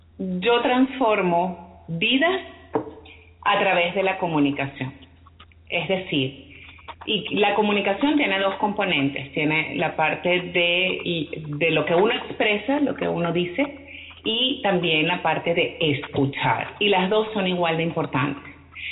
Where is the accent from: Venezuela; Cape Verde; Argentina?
Venezuela; moved away as an adult; also born or lived in Mexico; now in Canada; ya yo nací en México y bueno, fui criada desde los 6 meses en Venezuela, hija de padres venezolanos, y hace ya casi 5 años me vine con mi esposo y mis hijas gemelas a Canadá. Hoy día, bueno, ya somos, ciudadanos canadienses también.